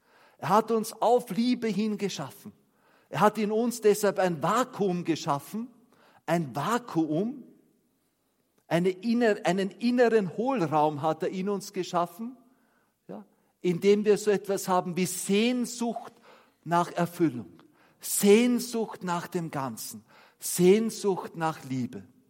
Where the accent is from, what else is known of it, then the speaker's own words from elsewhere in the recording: Wampersdorf, Lower Austria, Austria; Also ich komme aus Wampersdorf und da gab es nur schlechte Busverbindungen und wenn dann nur in so Kleinstädte wie Eisenstadt oder Baden.